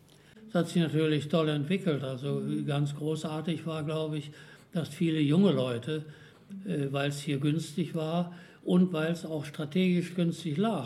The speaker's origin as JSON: {"language": "German", "region": "West Germany", "country": "Germany", "said": "Also ich wurde als Westdeutscher mit offenen Armen empfangen"}